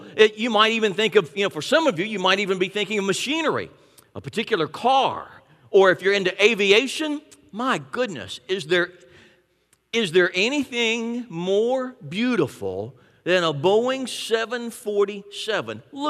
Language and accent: English; Columbia, Tennessee, United States; My hometown of Columbia, Tennessee, which, as everyone knows, is the mule capital of the world.